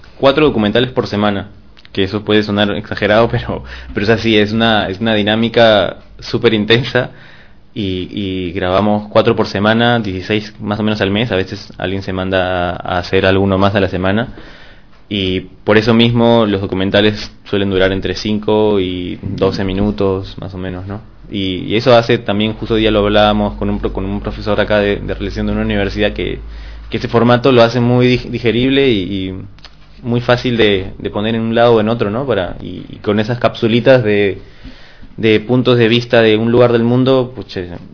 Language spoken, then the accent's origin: Spanish; Peru; somos de varios lados del Perú, algunos somos de Lima, y de todos lados, ¿no?